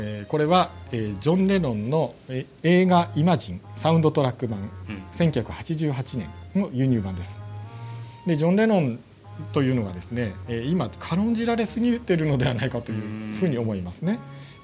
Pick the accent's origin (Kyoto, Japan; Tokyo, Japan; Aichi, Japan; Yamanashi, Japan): Tokyo, Japan; Kichijoji; うちの地元の吉祥寺